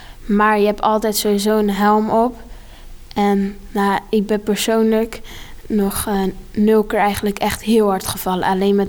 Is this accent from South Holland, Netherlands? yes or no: yes; Capelle aan den IJssel, South Holland, Netherlands; Ik kom uit Capelle aan de IJssel.